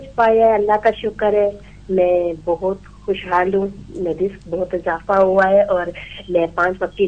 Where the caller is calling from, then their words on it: United States; میں امریکہ سے بات کر رہی ہوں.